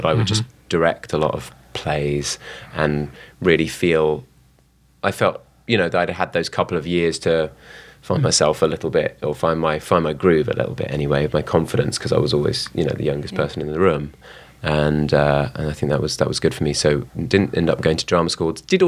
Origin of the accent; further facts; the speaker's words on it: London, United Kingdom; I grew up in Merton Park, which is southwest London. My family is still near there, quite near to where the Wimbledon tennis stadium is.